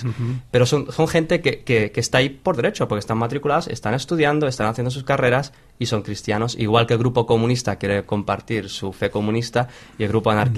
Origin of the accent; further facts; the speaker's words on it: Sant Feliu de Guíxols, Catalonia, Spain; subo a San Feliu de Guíxols, que es mi pueblo, que voy a la iglesia y tal.